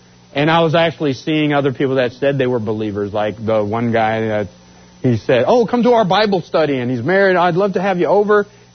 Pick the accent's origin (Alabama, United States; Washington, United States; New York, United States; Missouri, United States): Washington, United States; Tacoma; I'm from Washington, Tacoma, Washington.